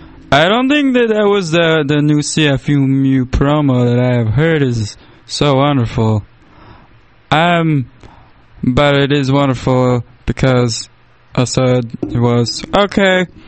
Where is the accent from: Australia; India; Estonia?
Estonia; I am here from Estonia to fill in for my friend Damon